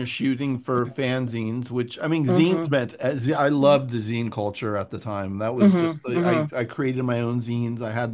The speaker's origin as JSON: {"language": "English", "town": "Millbrae", "region": "California", "country": "United States", "tie": "born or raised there", "said": "I grew up in Millbrae, which is"}